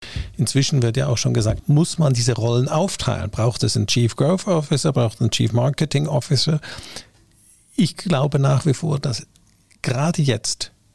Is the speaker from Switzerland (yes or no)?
yes; Switzerland; ich bin Schweizer und ich bin mit ganzem Herzen Schweizer